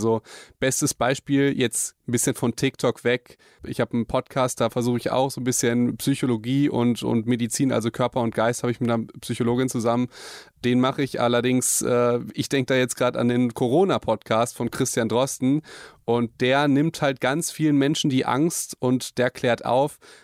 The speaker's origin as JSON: {"language": "German", "town": "Hagen", "region": "North Rhine-Westphalia", "country": "Germany"}